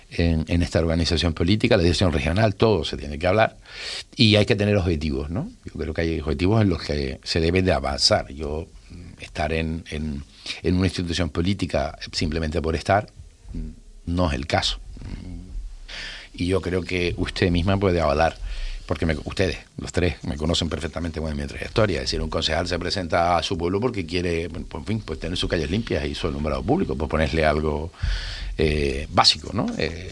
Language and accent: Spanish; Canary Islands, Spain; Yo obviamente soy majorero, nací aquí, vivo aquí y seguramente falleceré aquí